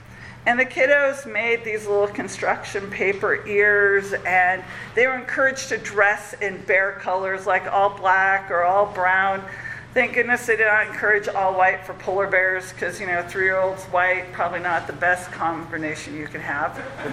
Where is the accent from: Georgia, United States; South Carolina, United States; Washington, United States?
Washington, United States; Port Angeles; now in Klamath Falls, United States; I grew up in Port Angeles out on the Olympic Peninsula up in Washington. So. We're a logging community.